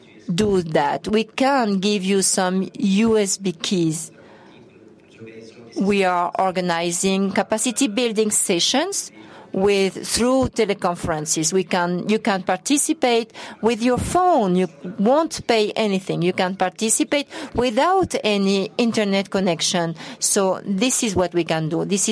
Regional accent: Tunisia; English is a second language; from Tunisia.

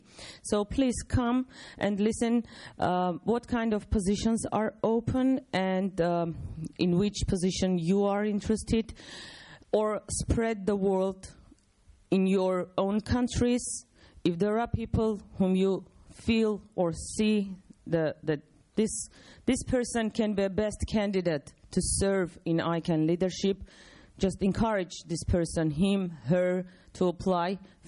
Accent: Armenia; from Armenia.

